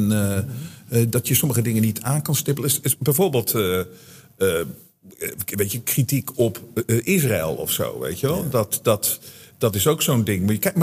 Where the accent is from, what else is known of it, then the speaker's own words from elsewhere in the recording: Netherlands; Omdat wij als Nederlanders zijn binnengevallen.